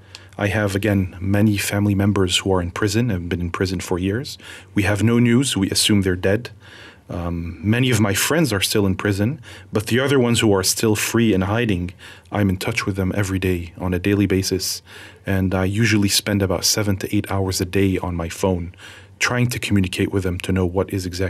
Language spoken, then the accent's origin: English; Syria; born or raised there